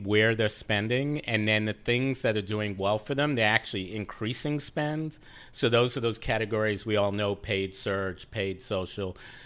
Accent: New York, United States; As a New Yorker.

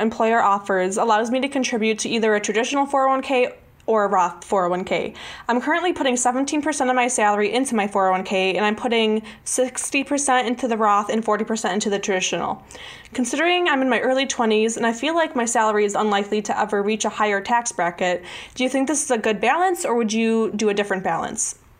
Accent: Illinois, United States; I'm from Illinois.

